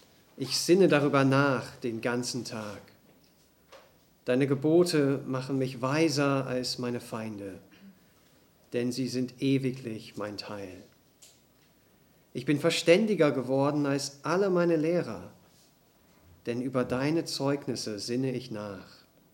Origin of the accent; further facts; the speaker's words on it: England, United Kingdom; Ich bin in England aufgewachsen, aber meine Mutter ist deutsch und ihre Mutter.